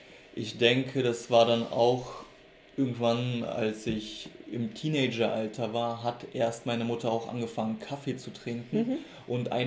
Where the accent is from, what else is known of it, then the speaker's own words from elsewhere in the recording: Berlin, Germany; also born or lived in Russia; von Amika Matcha und ich bin in Russland geboren, bin aber in Berlin aufgewachsen